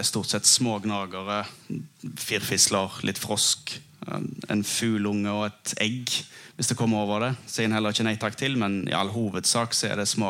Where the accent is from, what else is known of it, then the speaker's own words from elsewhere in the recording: Western Norway, Norway; typisk habitat vestpå, der jeg kommer fra.